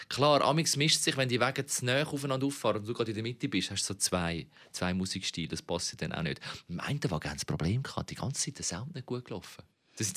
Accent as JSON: {"language": "German", "region": "Zurich", "country": "Switzerland", "said": "man weiss ja als Zürcher eigentlich, wo man muss durch"}